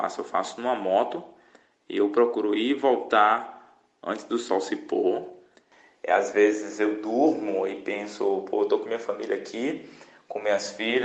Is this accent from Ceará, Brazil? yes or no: yes; Fortaleza, Ceará, Brazil; moved away as an adult; now in Burkina Faso; Eu sou natural de Fortaleza, no Ceará.